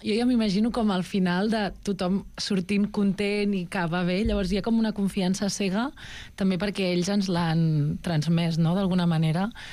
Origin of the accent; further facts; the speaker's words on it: Terrassa, Catalonia, Spain; i jo sóc de Terrassa